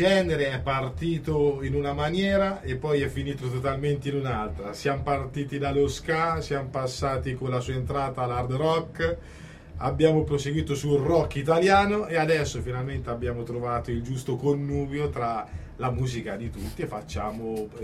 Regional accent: Ponte Felcino, Umbria, Italy; Sì, provincia di Perugia, Ponte Felcino, quindi.

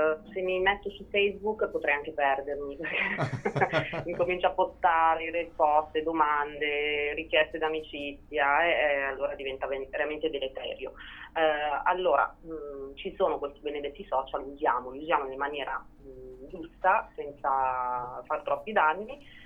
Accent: Milan, Lombardy, Italy; Sono nata a Milano, sono tutta milanese.

